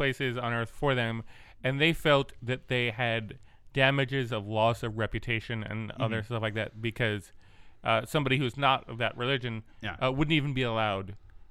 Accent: Northport, New York, United States; they shot that in my hometown.

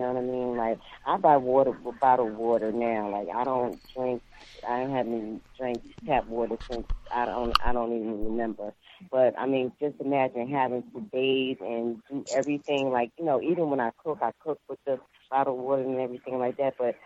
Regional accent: New Jersey, United States; I'm originally from North New Jersey

